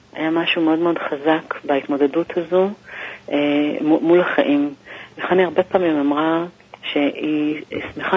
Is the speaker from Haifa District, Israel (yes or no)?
no; Tel Aviv, Tel Aviv District, Israel; עברתי בתשובה מצפון תל אביב